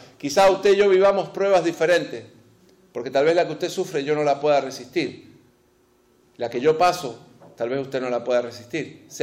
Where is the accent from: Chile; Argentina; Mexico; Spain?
Argentina; yo soy argentino.